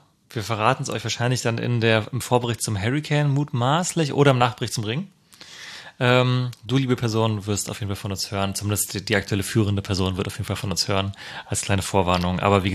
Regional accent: North Rhine-Westphalia, Germany; ich komme ja aus der Gegend.

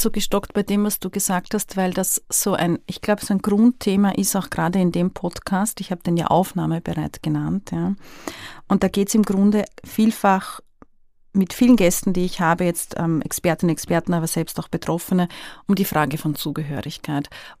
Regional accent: Vienna, Austria; accent: Viennese; ich rede wienerisch und ja, ich kenne eigentlich jetzt kein anderes Land so gut, wie ich Österreich kenne und ich bin Österreicherin.

